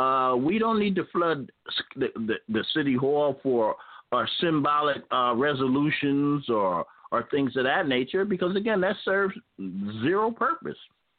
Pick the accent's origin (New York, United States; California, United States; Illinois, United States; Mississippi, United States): New York, United States; Albany; Yes, I was.